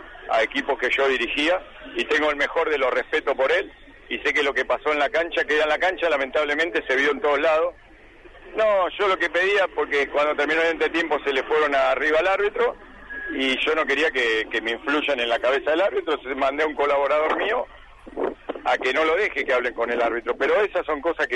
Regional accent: Bahía Blanca, Buenos Aires Province, Argentina; no nos conocemos porque yo soy de Bahía

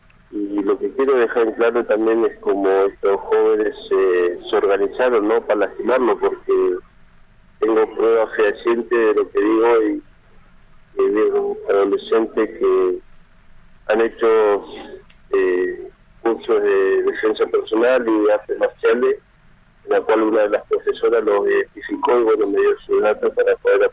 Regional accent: Argentina; somos argentinos y tenemos derecho a circular por cualquier parte de la República Argentina

